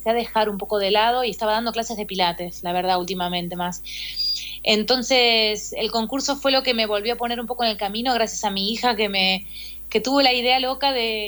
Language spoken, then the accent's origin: Spanish; Argentina; moved away as an adult; also born or lived in New York, United States; now in Spain; yo cuando me fui de Argentina en el 2001, en realidad me fui a Nueva York, porque mi sueño... Sí, mi ida de Argentina no fue en contra de Argentina ni porque Argentina me haya echado